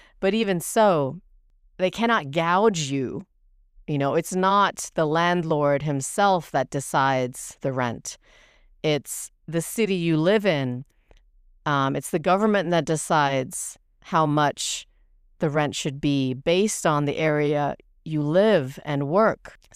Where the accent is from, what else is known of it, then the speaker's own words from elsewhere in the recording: England, United Kingdom; also born or lived in Germany; now in United States; when I moved to the U.S., I moved here from Germany. We lived in England. I grew up in England